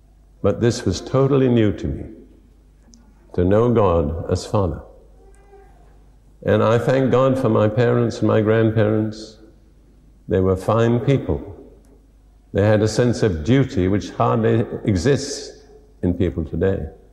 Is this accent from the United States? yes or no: no; India; born there; I was born in India